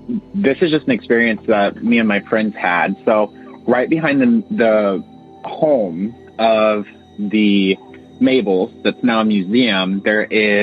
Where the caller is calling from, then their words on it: Ohio, United States; I'm originally from Ohio, but I now live in Sarasota, Florida, as I'm going to college at the new college.